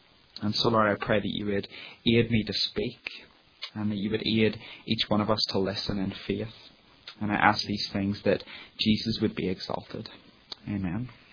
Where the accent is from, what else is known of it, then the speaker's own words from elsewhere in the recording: Northern Ireland, United Kingdom; Growing up in Northern Ireland, peace was kind of a word that was thrown around a lot, and it had very political connotations.